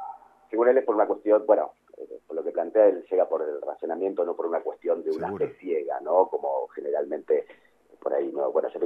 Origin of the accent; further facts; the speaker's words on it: González Chávez, Buenos Aires Province, Argentina; yo me fui de González Chávez a estudiar informática, imagínate